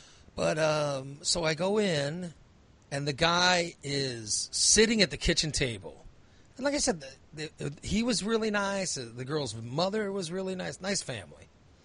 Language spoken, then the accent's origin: English; Illinois, United States; I grew up in Macoupin County. You know, everybody has guns, you know.